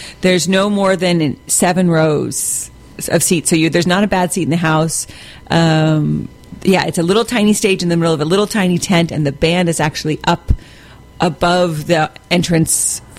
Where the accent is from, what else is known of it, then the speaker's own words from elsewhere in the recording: San Francisco, California, United States; I grew up in San Francisco. I started as a little girl with the Pickle Family Circus back in the day.